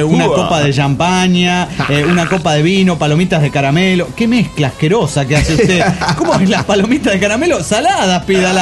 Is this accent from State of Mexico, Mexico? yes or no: no; Mexico City, Mexico; del DF Mexicano.